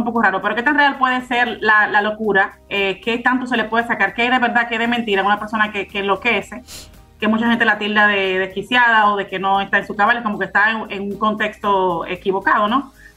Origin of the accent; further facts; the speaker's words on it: Dominican Republic; o si realmente son ideas de nosotros como dominicanos que no hemos pensado que realmente es un país imposible